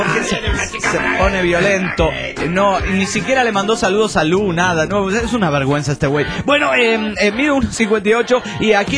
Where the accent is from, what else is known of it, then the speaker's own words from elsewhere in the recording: Misiones, Argentina; Hola, soy el gringo de Misiones Argentina.